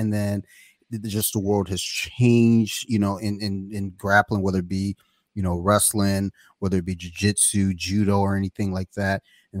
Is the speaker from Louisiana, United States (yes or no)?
no; Flint, Michigan, United States; Just as a kid, I grew up in Flint, Michigan. Well, I want to say I grew up in Flint, Michigan. I was in Flint, Michigan for a few years.